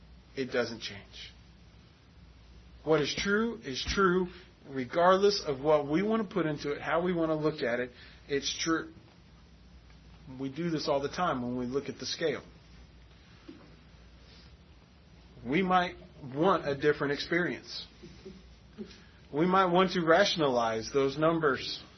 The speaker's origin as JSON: {"language": "English", "region": "Florida", "country": "United States", "tie": "born or raised there", "also_born_or_lived": "New York", "said": "I have different experiences from growing up in Florida than some of you who grew up in Texas."}